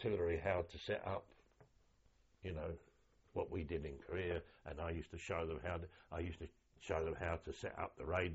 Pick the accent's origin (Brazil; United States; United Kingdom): United Kingdom; London; I'm from the East End of London.